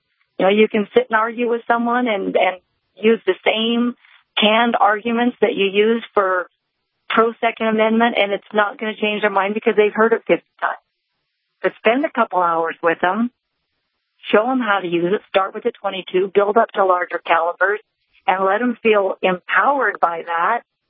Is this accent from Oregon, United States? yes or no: yes; Portland, Oregon, United States; moved away; also born or lived in Salem / New Mexico; I am previously from Portland and Salem, Oregon.